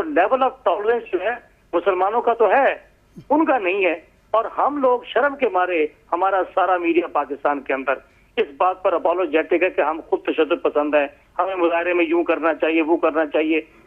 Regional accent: Pakistan; میں تصدیق کر دوں میرا تعلق پاکستان سے

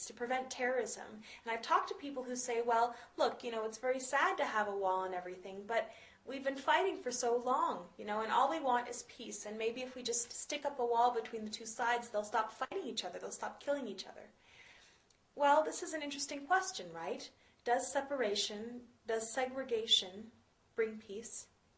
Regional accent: United States; as a person of privilege in this part of the world, as an American, as a Jewish person, as a white person

